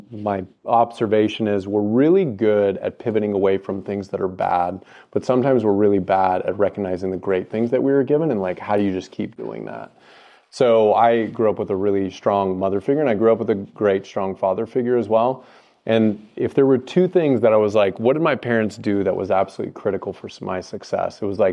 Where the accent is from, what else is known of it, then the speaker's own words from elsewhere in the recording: Midwest, United States; So I'm from the Midwest as well.